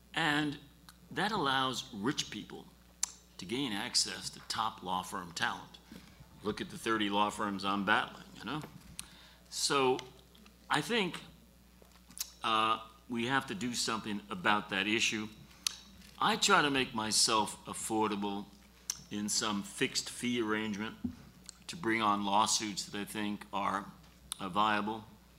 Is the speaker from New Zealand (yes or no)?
no; Ireland; I don't know, I'm Irish, so.